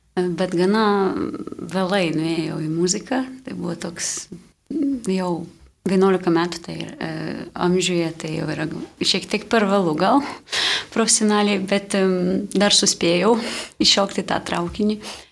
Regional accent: Latvia; Lithuanian is a second language; moved away as an adult; now in Vilnius, Lithuania; Taip, aš esu iš Latvijos, kaip jau gal girdit.

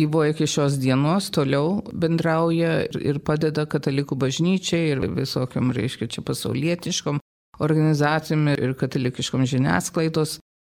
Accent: Detroit, Michigan, United States; augdama, reiškia, Detroite, aš ir buvau įsitraukusi į bendruomenę veiklą, prieš tai į Lietuvių jaunimo sąjungos veiklą

